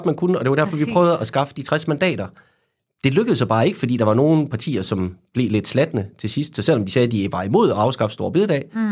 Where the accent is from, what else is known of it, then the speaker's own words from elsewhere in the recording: Jutland, Denmark; Jeg er jo jyde.